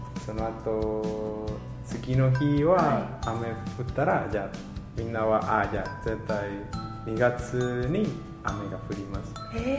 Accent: Costa Rica; now in Sendai, Japan; 私コスタリカ出身なので

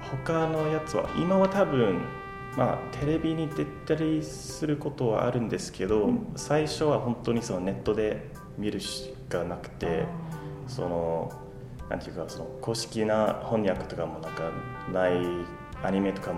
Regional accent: Ireland; Japanese is a second language; moved away as an adult; now in Sendai, Japan; アイルランドから参りました。

